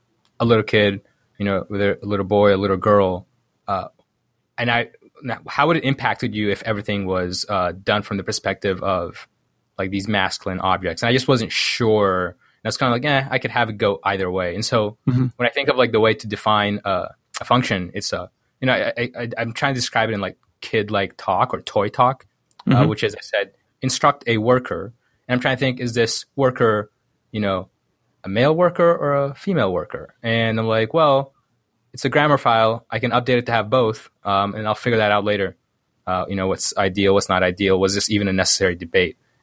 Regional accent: Sudan; And I think relative to the way I grew up in Sudan, to be fluent in English, you basically have to be wealthy.

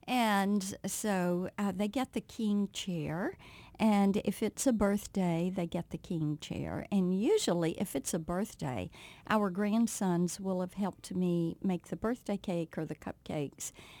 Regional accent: Mississippi, United States; You're talking to a girl that grew up with pecan trees. I grew up in South Mississippi.

